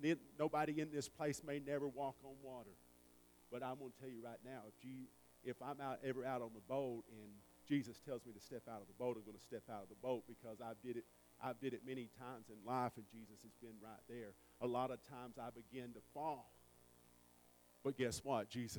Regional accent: the South, United States; I'm from the South, if you can't tell. Most people know.

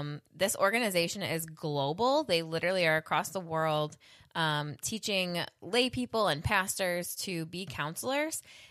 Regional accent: Grand Island, New York, United States; So I grew up on Grand Island, which is an island literally in the middle of the Niagara River.

